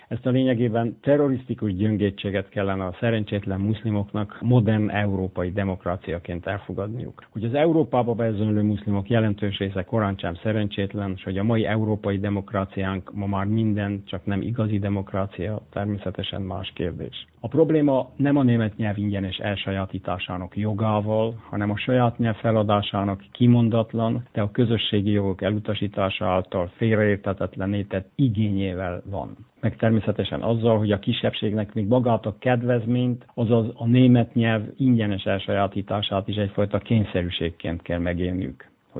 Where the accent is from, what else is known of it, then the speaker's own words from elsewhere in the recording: Brașov, Brașov County, Romania; Sőt, még gyerekkorom három nemzetiségű Brassójában is.